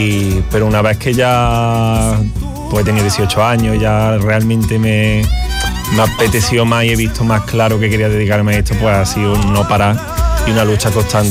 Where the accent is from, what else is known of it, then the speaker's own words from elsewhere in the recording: Córdoba, Andalusia, Spain; Yo soy cordobés por los cuatro costados. Y la verdad me siento muy orgulloso de mi tierra